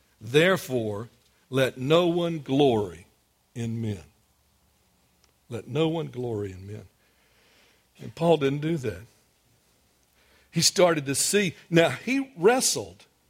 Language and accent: English; Greenwood, United States; I'm pastoring in my hometown. I mean, every church usually has the pastor from someplace else, and the people are from there. We've got it just the opposite. Most of our people are people who've moved into there. All the people are from someplace else. I'm from Greenwood.